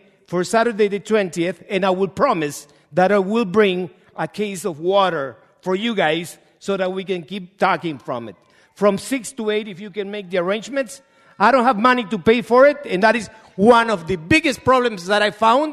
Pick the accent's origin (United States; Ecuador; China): Ecuador; now in Canada; I'm a Hispanic. I'm from Ecuador. I live just two blocks away from Jen and Finch. And I have been in this community since 1975